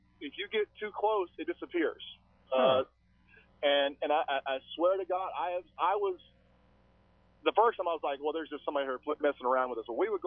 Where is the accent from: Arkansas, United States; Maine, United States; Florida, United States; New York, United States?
Arkansas, United States; I'm from Arkansas originally, and there is one in Arkansas